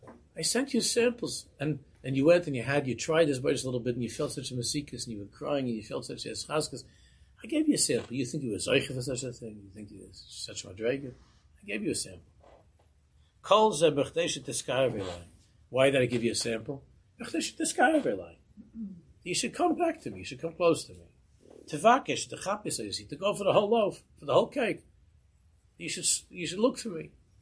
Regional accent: Queens, New York, United States; I grew up in Queens. We had there in G&I on Main Street.

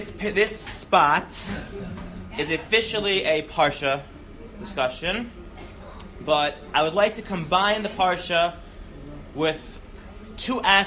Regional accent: Charleston, South Carolina, United States; I'm from Charleston.

